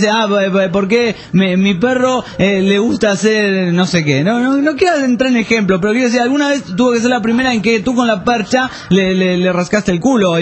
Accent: São Paulo, Brazil; Spanish is a second language; Yo aquí soy de São Paulo

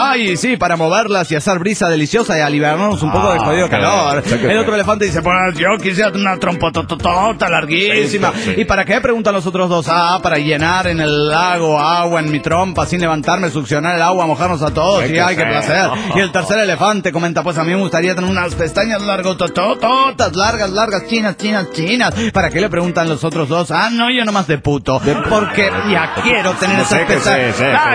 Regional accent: Bahía Blanca, Buenos Aires Province, Argentina; de Bahía Blanca

